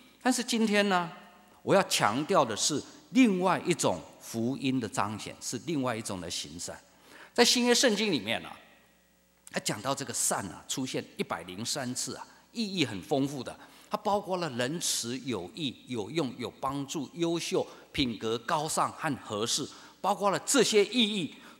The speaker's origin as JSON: {"language": "Chinese", "country": "China", "said": "就像我们中国人常说，我们口里要积什么？要积德。"}